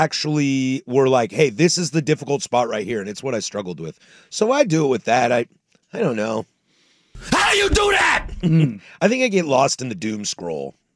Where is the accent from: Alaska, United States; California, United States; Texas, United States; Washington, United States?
Washington, United States; Spokane; born there; I was baptized at St. Al's. I was born in Spokane.